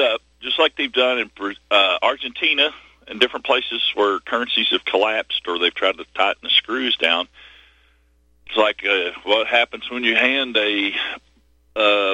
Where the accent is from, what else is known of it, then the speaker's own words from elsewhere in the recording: Kentucky, United States; I mean, I'm from Eastern Kentucky. We've been hacking satellite TV since the 80s so we could watch whatever, you know.